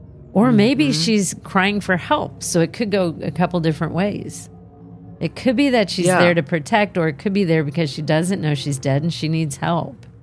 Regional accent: Lubbock, Texas, United States; I grew up in Lubbock and never heard a word about this

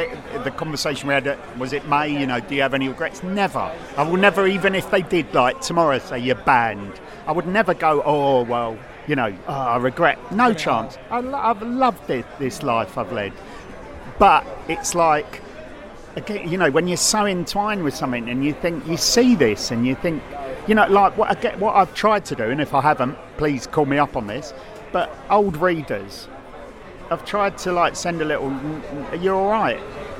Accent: London, United Kingdom; And I say that as a Cockney Red, but you know where I'm coming from.

